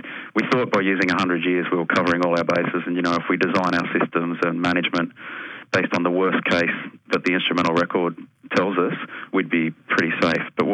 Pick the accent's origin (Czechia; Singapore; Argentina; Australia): Australia; Newcastle, New South Wales; because I'm from Newcastle and I've done a lot of work in the Williams River